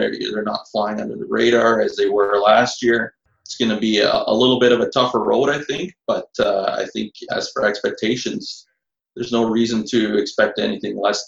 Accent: Winnipeg, Manitoba, Canada; I've lived in Winnipeg my whole life.

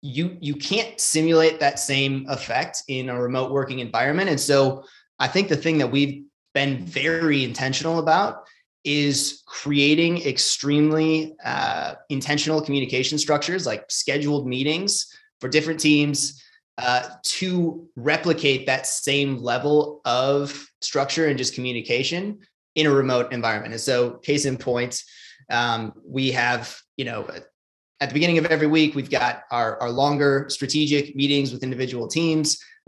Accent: Midwest, United States; And I'm from the Midwest, and we all have a solid amount of self-deprecation, and no one from the Midwest really takes themselves that seriously.

